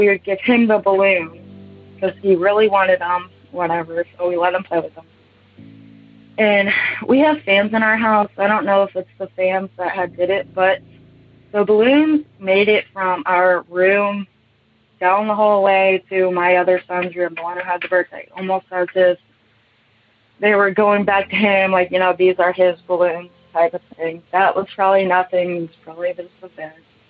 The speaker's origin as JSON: {"language": "English", "region": "Kansas", "country": "United States", "said": "I'm from Kansas."}